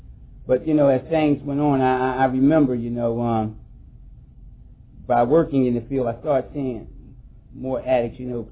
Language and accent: English; Philadelphia, Pennsylvania, United States; it never hit my community, and I was from North Philly, it never hit the black community in 1984.